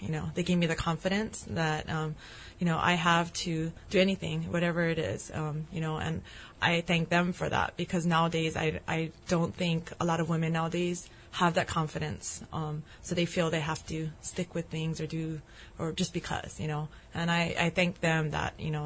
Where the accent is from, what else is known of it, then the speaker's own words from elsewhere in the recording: Pearl City, Hawaii, United States; moved away as an adult; I grew up in Pearl City. Lived there my whole life until moving away to the mainland for college.